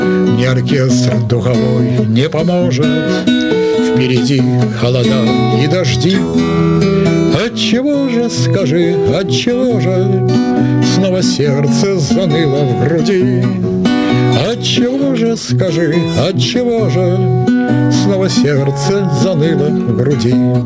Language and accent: Russian; Saint Petersburg, Russia; поскольку я блокадник, я ленинградец